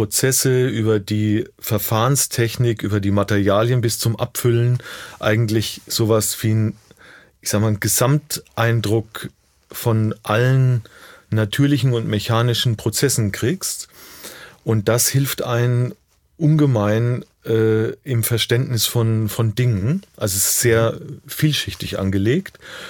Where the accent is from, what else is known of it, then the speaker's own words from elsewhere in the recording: Rhön, Germany; Ja, also ich komme aus der Rhön, bin da geboren. Die Rhön ist ist mitten in Deutschland und eine Region, die wenig Leute kennen.